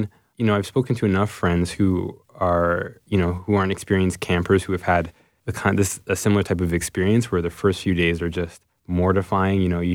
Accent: Scarborough, Ontario, Canada; I mean, the community that I grew up in Scarborough was mostly people of color

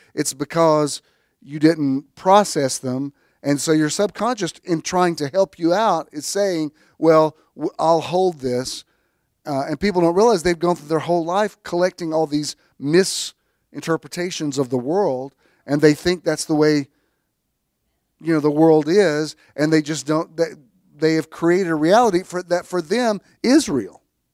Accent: Chattanooga, Tennessee, United States; But anyway, it was cool because I grew up in Chattanooga area. I mean, we go there all the time.

